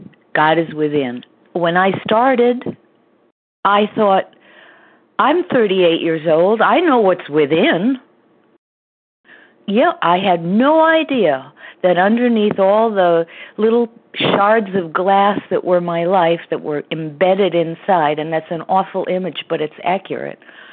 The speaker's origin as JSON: {"language": "English", "region": "Connecticut", "country": "United States", "said": "from Connecticut, and I'm a recovered compulsive overeater"}